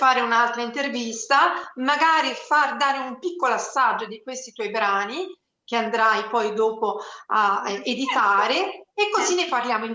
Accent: Tuscany, Italy; non perché sono toscana

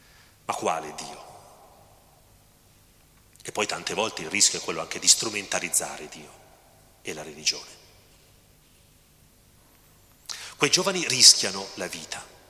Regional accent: Cremona, Lombardy, Italy; un prete che veniva dalla mia terra, da Cremona

